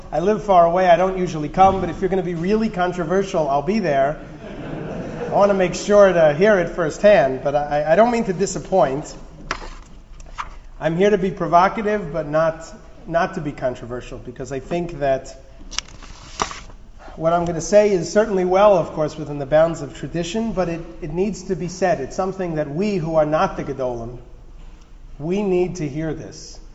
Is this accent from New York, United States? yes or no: yes; Holliswood, New York, United States; I want to say hello to my hometown Holliswooders, who are represented here today.